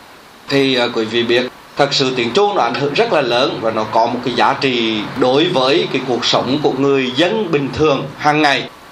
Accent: Long Thọ, Thừa Thiên Huế, Vietnam; cái canh gà ở bên chỗ cái vùng mà Long Thọ ở bên này, mà vùng Long Thọ là quê hương của chúng tôi.

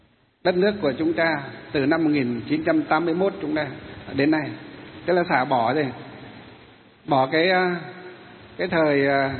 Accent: Hòa Bình, Vietnam; chúng tôi được sinh ra ở tỉnh Hòa Bình. Tỉnh Hòa Bình là gì? là cái tỉnh mà làm ra một trong những cái thủy điện đầu tiên của Việt Nam chúng ta là thủy điện Hòa Bình.

